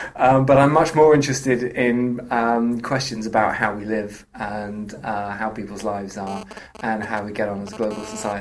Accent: London, United Kingdom; In London.

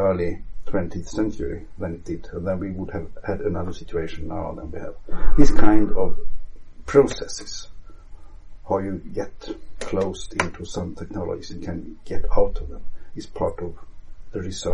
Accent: Umeå, Västerbotten County, Sweden; In Umeå, in northern part of Sweden, 800 kilometers north of Stockholm, where we are sitting now.

